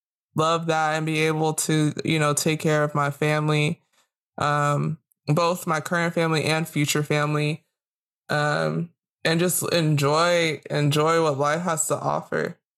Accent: Rancho Cucamonga, California, United States; I grew up in Rancho. It's completely opposite. Like, I'm very much middle class.

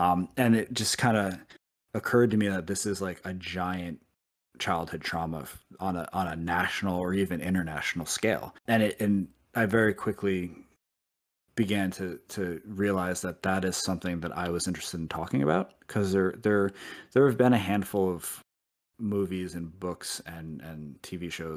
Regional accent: New Jersey, United States; I grew up on the East Coast and my wife grew up on the West Coast in San Francisco. Where I grew up, it was in New Jersey, and you could look across our bay and see lower Manhattan

